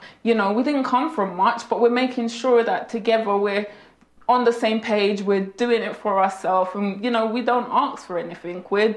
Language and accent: English; Jamaica; I am Jamaican. I'm proud of being Jamaican.